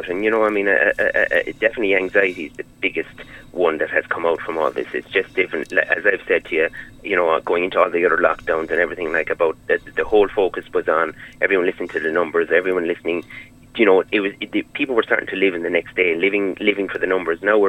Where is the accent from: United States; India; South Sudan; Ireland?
Ireland; Carrigtwohill, Munster; You know, I'm from Carrigtwohill. There's no pubs at all open at the moment